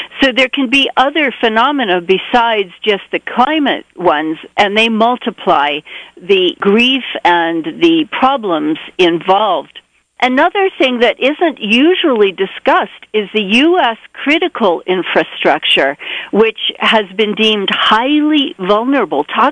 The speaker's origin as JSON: {"language": "English", "town": "Annapolis", "region": "Maryland", "country": "United States", "tie": "born there", "said": "Just speaking personally, I was born in Annapolis, Maryland, and that is the home of the U.S. Naval Academy"}